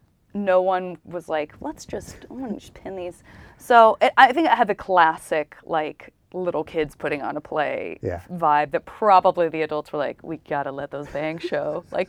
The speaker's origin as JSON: {"language": "English", "town": "Tucson", "region": "Arizona", "country": "United States", "said": "I was in Tucson. I'm from Tucson, Arizona."}